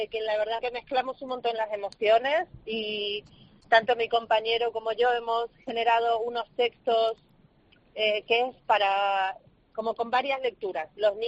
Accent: Argentina; porque yo soy argentina y como me pongo a hablar de aquí hasta mañana.

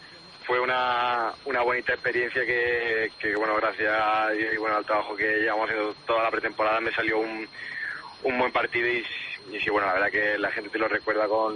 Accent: Andalusia, Spain; Vengo de la provincia de Málaga, sí.

